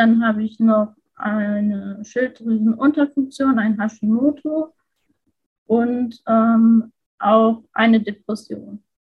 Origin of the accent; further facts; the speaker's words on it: Dortmund, North Rhine-Westphalia, Germany; ich bin 26 Jahre alt und ich komme aus NRW, aus Dortmund